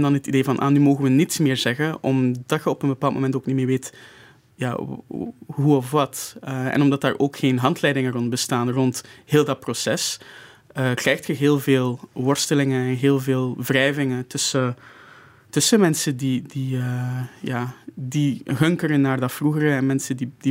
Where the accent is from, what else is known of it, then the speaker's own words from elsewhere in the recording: Mauritius; mijn vaderland Mauritius